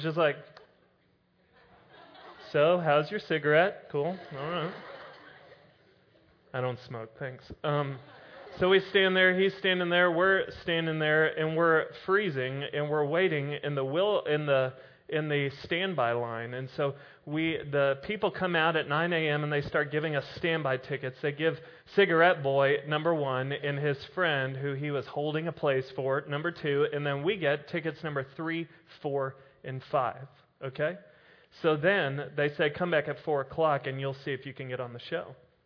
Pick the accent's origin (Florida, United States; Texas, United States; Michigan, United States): Texas, United States; Dallas; I am from Dallas, went to Highland Park High School.